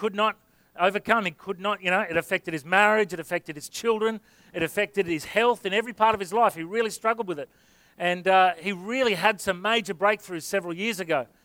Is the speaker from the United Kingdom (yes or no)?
no; Coffs Harbour, New South Wales, Australia; he is the chairman of the Ministers Fraternal in Coffs Harbour, my hometown, and pastors a church called Blue Cross Church there.